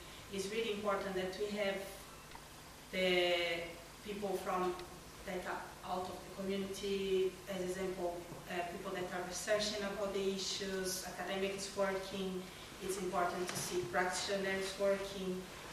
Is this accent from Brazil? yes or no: yes; Brazil; English is a second language; now in Scotland, United Kingdom; I'm from Brazil, so you have an idea of the mix of our communities living there.